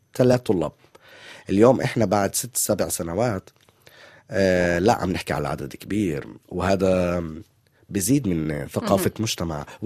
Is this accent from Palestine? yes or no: yes; Palestine; ليش ما نكون 20 فلسطيني بقلب باريس بأسبوع الموضة؟